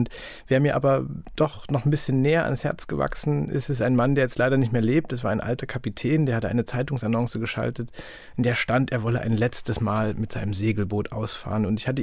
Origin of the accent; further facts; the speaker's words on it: Saxony, Germany; Ich komme ja aus Sachsen